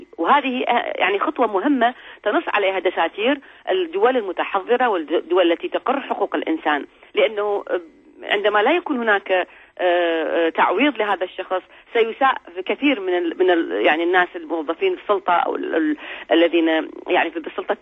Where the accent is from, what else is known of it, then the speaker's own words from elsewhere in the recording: Iraq; سيما ونحن كعراقيين يعني نتعطش كثيرا لإثبات حقوقنا